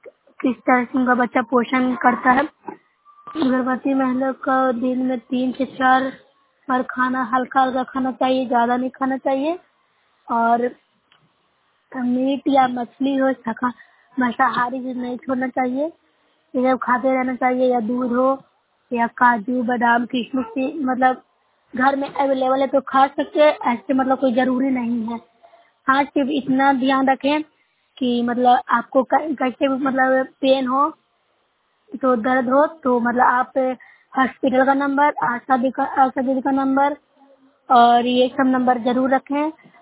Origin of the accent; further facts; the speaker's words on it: Nalanda, Bihar, India; मैं नोएडा प्रखंड से हूँ, नालंदा जिला नालंदा से बोल रही हूँ।